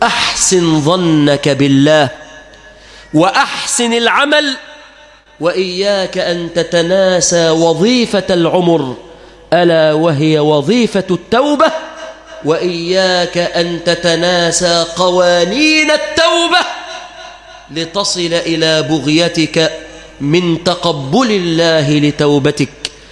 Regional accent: Egypt; اللهم أنقذ بلادنا مصر من الفقر، وأنقذ بلادنا مصر من الظالمين

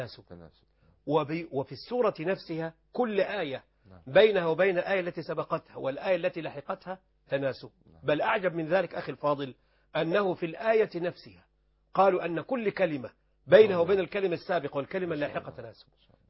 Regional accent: Upper Egypt, Egypt; جوزها عندنا في الصعيد

